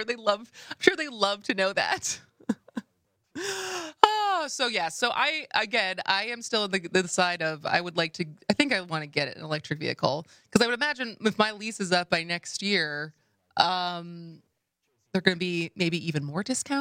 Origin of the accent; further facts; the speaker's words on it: Madison, Wisconsin, United States; And our house growing up in Madison, our driveway was pretty steep and kind of curved.